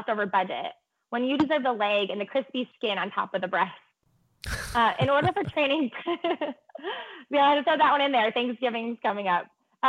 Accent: Michigan, United States; I'm just going to add on, I grew up in Michigan. I'm used to this type of response.

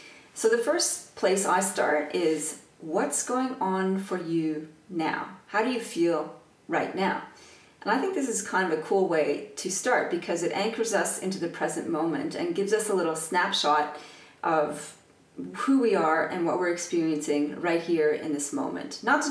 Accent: Canada; now in Australia; being a Canadian living in Australia

